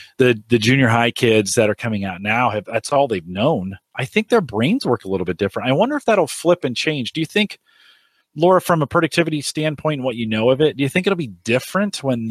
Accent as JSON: {"language": "English", "region": "California", "country": "United States", "tie": "born or raised there", "said": "I mean, I grew up in the Silicon Valley. So not only was I a child of the 80s, but I watched, my dad worked at IBM, and I watched Apple be born."}